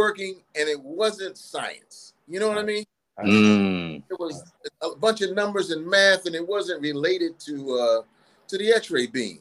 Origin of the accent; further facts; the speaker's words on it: Washington, District of Columbia, United States; I'm from Washington, D.C. I grew up here. Grew up in northeast and southeast D.C.